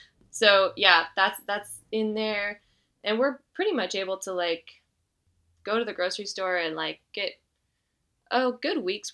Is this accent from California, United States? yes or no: yes; California, United States; And then I grew up in Northern California.